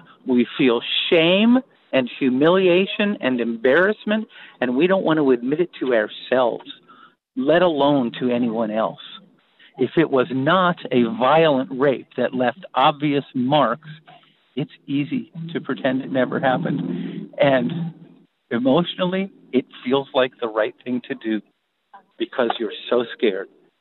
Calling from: Virginia, United States; I'm calling from Central Virginia.

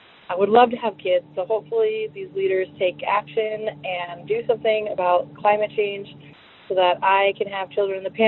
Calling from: Montevideo, Minnesota, United States; I'm from Montevideo, Minnesota

